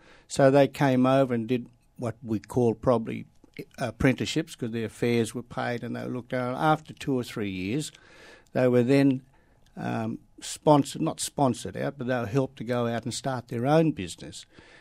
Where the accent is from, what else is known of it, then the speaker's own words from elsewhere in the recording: Sydney, New South Wales, Australia; born there; I was born in Sydney in a place called Ashfield. The rest of my brothers and sisters were born here. We came back in 1947